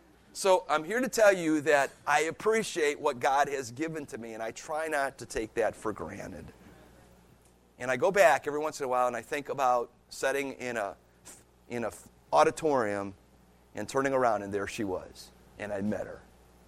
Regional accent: Cleveland, Ohio, United States; I grew up in Cleveland, Ohio. You know, my parents weren't wealthy. They were just working class people.

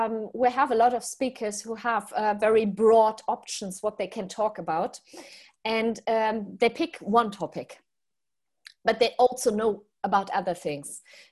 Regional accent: Germany; accent: German; My German accent is beautiful.

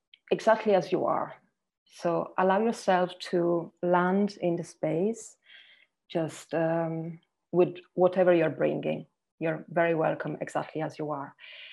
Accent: Italy; English is a second language; I'm from Italy.

